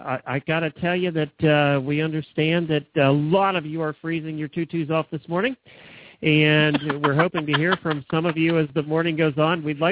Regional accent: Ocala, Florida, United States; from Ocala, Florida.

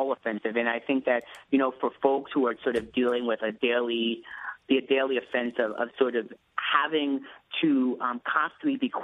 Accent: New York, United States; I grew up on Eastern Long Island and always dreamed of moving to New York City

